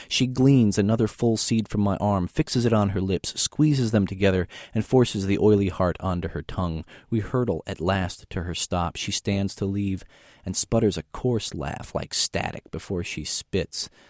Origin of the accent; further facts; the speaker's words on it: Washington, Illinois, United States; also born or lived in Decatur / Chicago; I grew up in Washington, Illinois, which is a little farm town outside of farm and bedroom community for Caterpillar outside of Peoria.